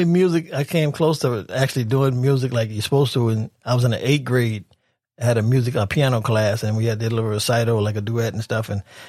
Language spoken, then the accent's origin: English; New Orleans, Louisiana, United States; I just, I'm from New Orleans, music. I just hear.